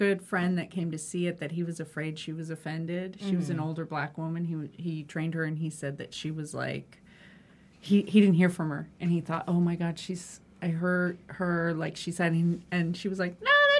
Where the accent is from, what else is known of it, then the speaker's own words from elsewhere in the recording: California, United States; So it's like I grew up in California.